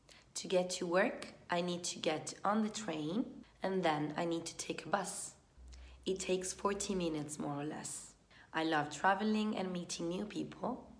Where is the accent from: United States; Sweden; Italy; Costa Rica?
Italy; now in Zurich, Switzerland; am 28 years old and I was born on the 4th of December. I am from Italy, but I am currently living in Zurich, Switzerland.